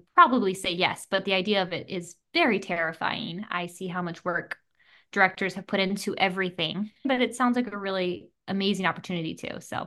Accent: United States; We're a interracial couple. I'm here from America. My husband's from Malaysia.

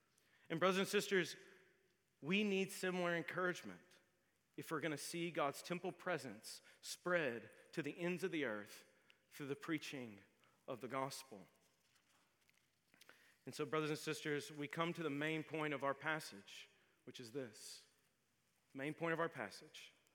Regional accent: the South, United States; It's hard to say as a Southerner.

